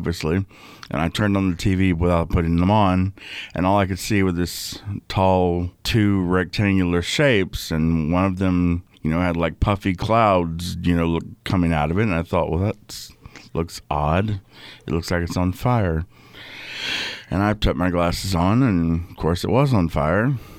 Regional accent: Blanchard, Louisiana, United States; I'm from Blanchard, Louisiana, and this is my remembrance of 9/11.

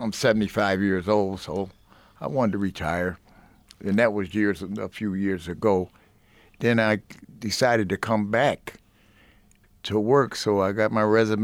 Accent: Buffalo, New York, United States; I grew up in Buffalo, in the inner city of Buffalo.

